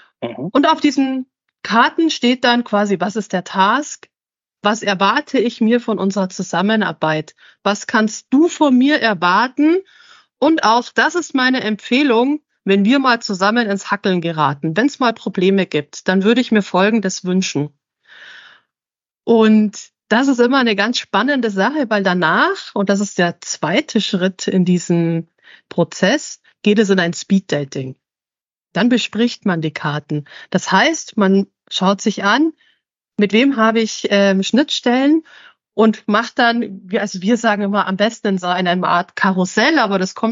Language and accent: German; Munich, Bavaria, Germany; now in Northern Germany; Ich komme aus dem Süden. Ich wurde von München nach in den Norden gespült zu euch.